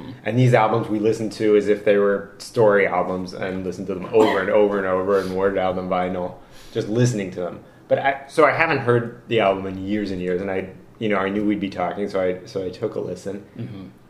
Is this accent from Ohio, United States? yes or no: yes; Dayton, Ohio, United States; now in Los Angeles, United States; I'm the older one. We grew up